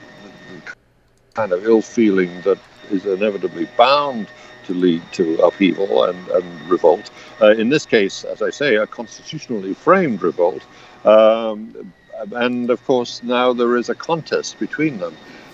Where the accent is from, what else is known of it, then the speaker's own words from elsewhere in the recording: United Kingdom; I'm sorry, I'm British.